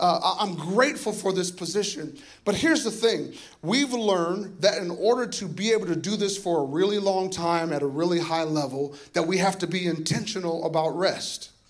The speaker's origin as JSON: {"language": "English", "region": "Iowa", "country": "United States", "tie": "born or raised there", "said": "So I'm born and raised in Iowa. In Iowa, there's a lot of corn."}